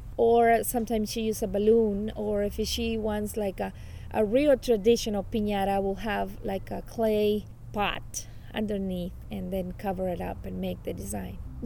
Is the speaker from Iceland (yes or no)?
no; Mexico; moved away as an adult; now in Storm Lake, United States; I've been here in Storm Lake for approximately 22 years. I grew up in Mexico, and I did part of my schooling over there also.